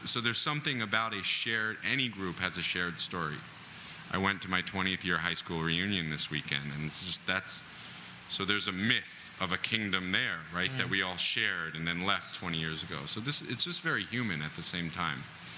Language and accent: English; New York, United States; It's like growing up in New York. There's certain things about growing up in New York in the 80s and 90s that are shared.